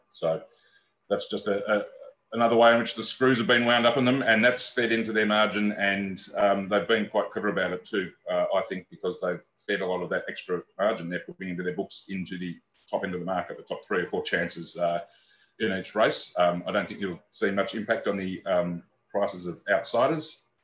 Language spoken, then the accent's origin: English; Melbourne, Victoria, Australia; I'm from Melbourne in Victoria.